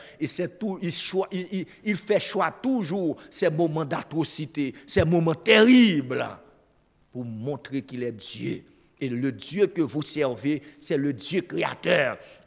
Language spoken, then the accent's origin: French; Haiti; Chez nous en Haïti, nous pouvons être en guerre.